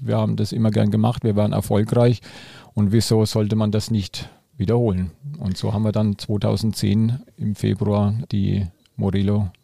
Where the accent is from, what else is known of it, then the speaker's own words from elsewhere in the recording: Würzburg, Bavaria, Germany; Nee, ich bin Unterfranke, ich bin aus Würzburg.